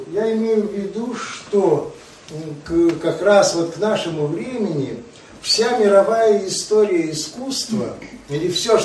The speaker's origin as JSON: {"language": "Russian", "town": "Odesa", "region": "Odesa Oblast", "country": "Ukraine", "tie": "born or raised there", "said": "бытовавшую в моем родном городе Одессе"}